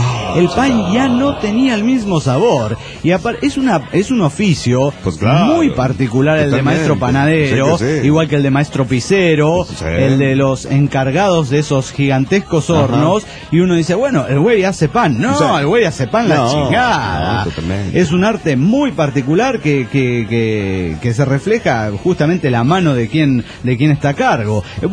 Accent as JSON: {"language": "Spanish", "region": "Mexico City", "country": "Mexico", "said": "Somos los amigos de Bukowski del DF mexicano."}